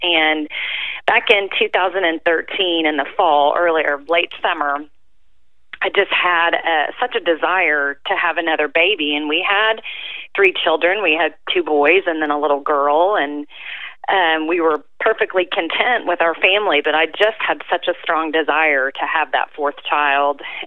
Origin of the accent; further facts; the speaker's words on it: Oklahoma, United States; now in Austin, United States; Yes, I'm actually not an original Texan. I'm from Oklahoma originally, I got here as fast as I could.